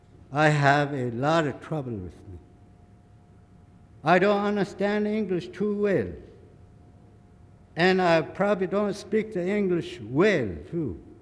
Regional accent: Tanacross, Alaska, United States; And I live in here in Tanacross. I was born and raised right here in the Sand Village.

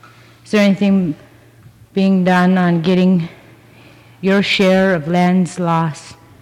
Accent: Hughes, Alaska, United States; I'm from Hughes.

